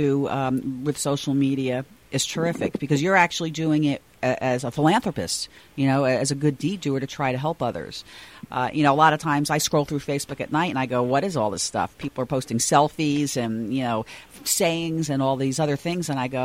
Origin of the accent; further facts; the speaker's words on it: New Jersey/New York City area, United States; And I'm originally from the New Jersey, New York City area.